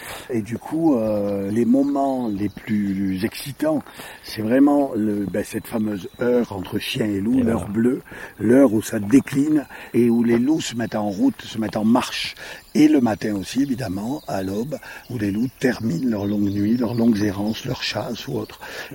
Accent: France; chez nous en France

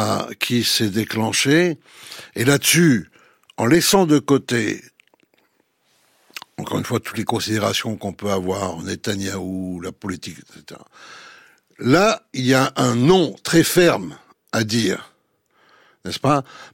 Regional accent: France; En tant que Français, en tant que Européen

